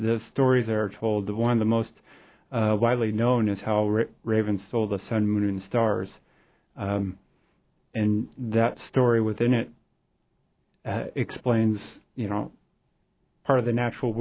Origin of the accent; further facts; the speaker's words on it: Juneau, Alaska, United States; I grew up in Juneau and spent summers in Sitka and spent quite of my time outdoors as a kid and just general observations.